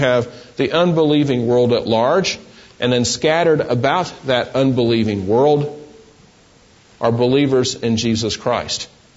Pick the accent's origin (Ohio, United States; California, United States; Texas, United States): Texas, United States; also born or lived in New Jersey; When I lived in New Jersey, and people found out that I was from Texas, I was always hearing, "Oh, you're from Texas. No, you talk funny.